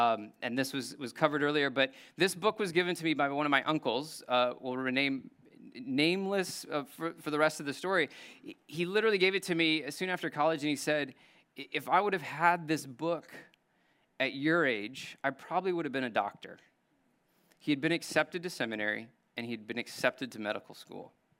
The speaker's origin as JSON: {"language": "English", "region": "Indiana", "country": "United States", "tie": "born or raised there", "said": "And this was one of growing up in Indiana, of not having a number of maybe professional models for an obvious reason."}